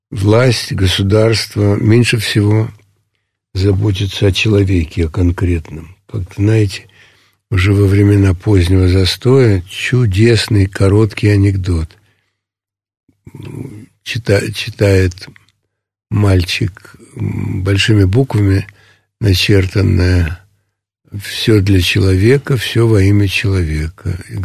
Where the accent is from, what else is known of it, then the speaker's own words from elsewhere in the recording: Moscow, Russia; я не хочу быть в Москве, в родном городе